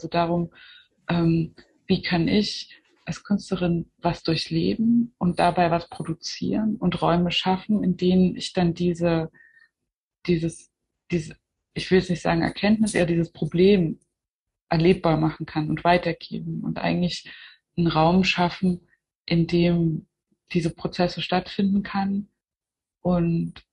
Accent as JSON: {"language": "German", "town": "Zwickau", "region": "Saxony", "country": "Germany", "tie": "born or raised there", "said": "Zwickau ist jetzt für mich halt, kann halt nie mehr einfach nur meine alte Heimatstadt sein"}